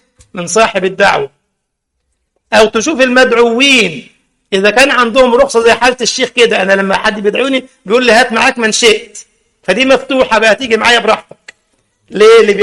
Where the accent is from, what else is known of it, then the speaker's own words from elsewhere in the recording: Egypt; خلاص احنا عندنا في مصر يقولك الجودة بالموجودة